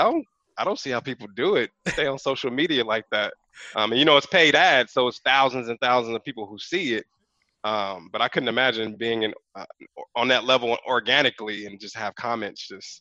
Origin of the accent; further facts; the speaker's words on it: Chicago, Illinois, United States; I just told my wife when I came from Chicago and visited Moreno Valley years ago when I was a kid